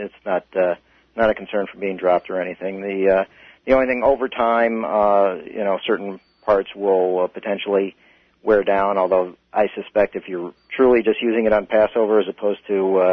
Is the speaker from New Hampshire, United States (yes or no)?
no; Cleveland, Ohio, United States; I've shown it to several rabbis in my hometown here in Cleveland